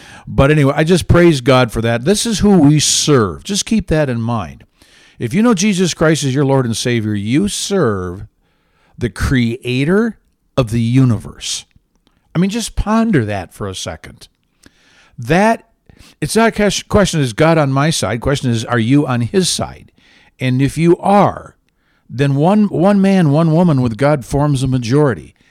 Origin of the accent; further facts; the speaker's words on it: Michigan, United States; I grew up in Michigan. I grew up in the Lower Peninsula, which is generally Detroit Lion territory.